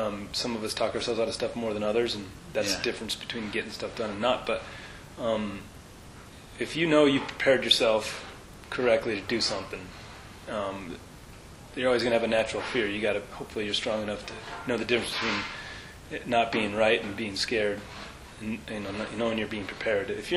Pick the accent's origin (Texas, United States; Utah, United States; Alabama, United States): Utah, United States; Park City; when I grew up in Park City